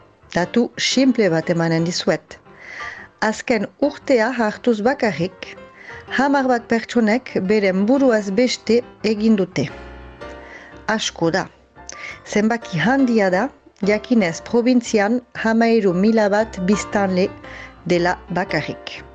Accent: Nouvelle-Aquitaine, France; accent: Northern Basque; Ene azentura ulertu dukezue, iparraldekoa naizela. Baina ene eskuara molatzen badut ere, jakin ezazue siberotarra naizela.

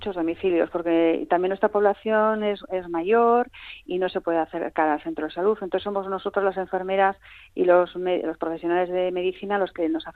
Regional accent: Vitoria, Basque Country, Spain; Sí, yo soy de Vitoria, aunque soy alavesa de padre y madre

